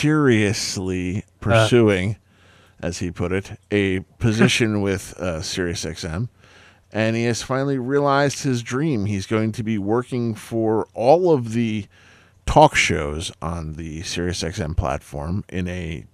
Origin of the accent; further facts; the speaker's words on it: Ireland; Well, I'm Irish.